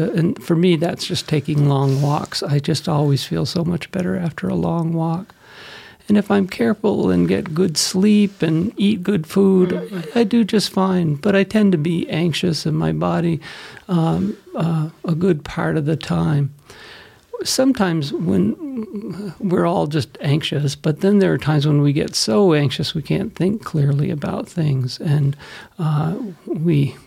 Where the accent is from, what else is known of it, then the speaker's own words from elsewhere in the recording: Montpelier, Vermont, United States; moved away as an adult; now in Blacksburg, United States; Well, I grew up in Montpelier, Vermont, and I would leave Vermont and go to school in Virginia and fall in love with my wife, Cindy, and we have two boys, Joe and Sam, and we live in Blacksburg, Virginia now.